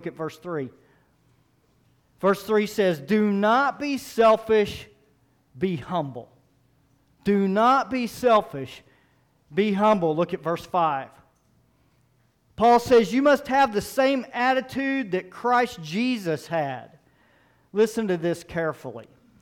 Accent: Texas, United States; Nobody's going to tell me what to do. I'm a Texan. We do what we want to do.

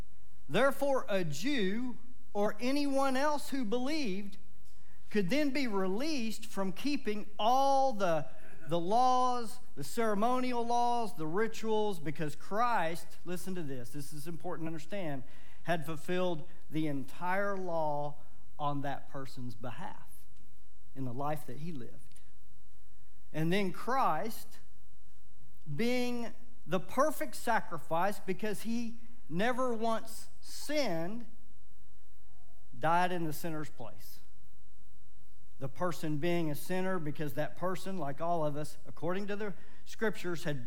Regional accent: Texas, United States; And without this ceremonial washing, you can tell I grew up in Texas, washing.

